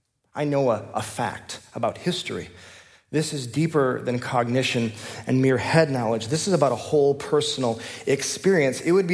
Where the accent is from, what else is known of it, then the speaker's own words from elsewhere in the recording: England, United Kingdom; At Christmas, we sing, we're English, so we say it differently.